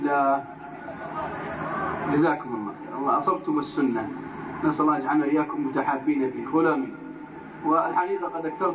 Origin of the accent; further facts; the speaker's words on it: Najd, Saudi Arabia; فيقولون عندنا في نجد الحنيني إذا أكلت غدا وعشاء تمله